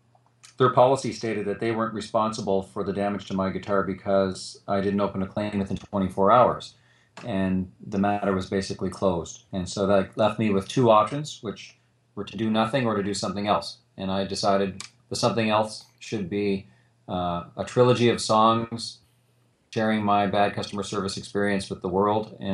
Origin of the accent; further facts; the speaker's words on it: Timmins, Ontario, Canada; now in Halifax, Canada; I'm a Canadian living in Halifax, Nova Scotia, but originally from a town called Timmins, Ontario